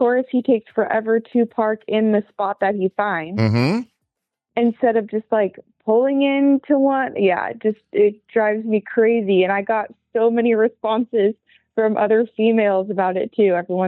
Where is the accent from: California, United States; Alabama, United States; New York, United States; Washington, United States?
Washington, United States; Seattle; And I was raised in Seattle where things are a little fast.